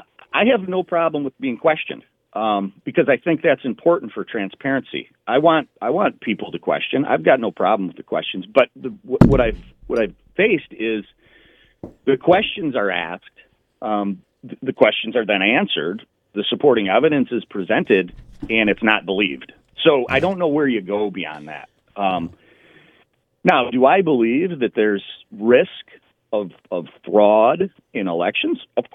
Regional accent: Clay Township, Michigan, United States; I grew up in Clay Township. I've been a resident of Clay Township my entire life. My family's been in Clay Township for over 100 years.

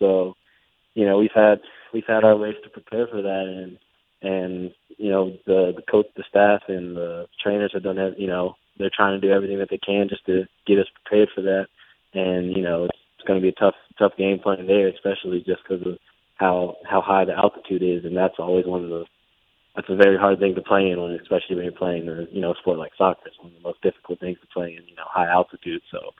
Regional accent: Greensboro, North Carolina, United States; now in Kansas City, United States; North Carolina, I grew up in Greensboro. It's a, somewhat small town, I guess. But so it's definitely not as busy as Kansas City.

